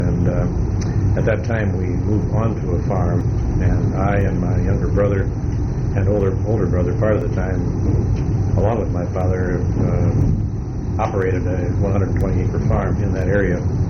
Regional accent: Bettendorf, Iowa, United States; born there; I was born in Bettendorf, Iowa, which is adjacent to a better-known city, Davenport, Iowa, and part of the now Quinn Cities area along the Mississippi River.

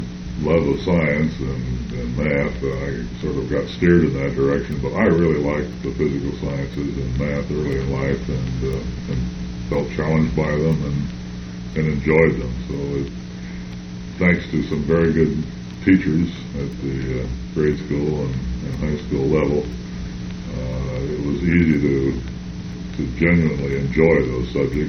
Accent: Oxford, Ohio, United States; Oxford was a small town, and Miami at that time was a relatively small university, perhaps 3,000 students when I attended, and somewhat less as I grew up.

